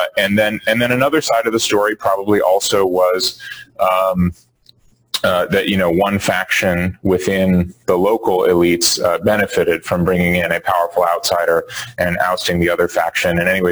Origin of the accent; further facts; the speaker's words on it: United States; Because I remember as an American student when I first learned about this phenomenon